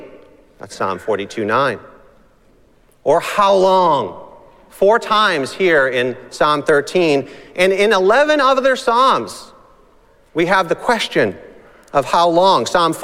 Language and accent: English; New England, United States; I grew up here in New England, and emotions are something that are kind of looked down upon.